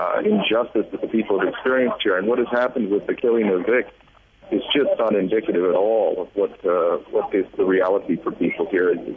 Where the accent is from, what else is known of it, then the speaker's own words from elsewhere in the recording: United States; born there; I was born in America.